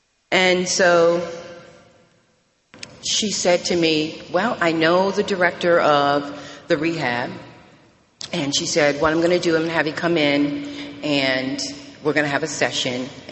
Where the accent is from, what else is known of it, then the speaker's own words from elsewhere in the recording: Albany, New York, United States; now in Charlotte, United States; I'm from Albany, New York. I actually just moved to Charlotte, and I love Charlotte. I just moved to Charlotte, North Carolina, but I drank and used in Albany, New York, and I got sober in Albany, New York.